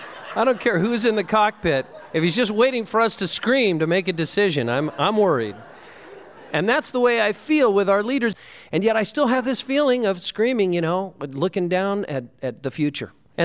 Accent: Santa Cruz, California, United States; I was raised in Santa Cruz, and they have the Big Dipper there, that big wooden roller coaster

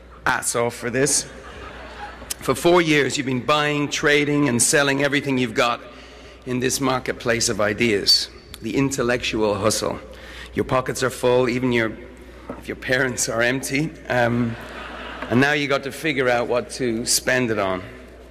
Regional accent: Dublin, Leinster, Ireland; And I grew up in Dublin in the 70s.

